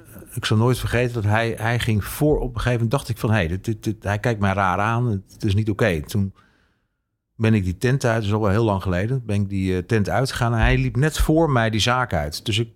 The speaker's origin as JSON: {"language": "Dutch", "region": "Groningen", "country": "Netherlands", "said": "Ik kom oorspronkelijk uit Groningen."}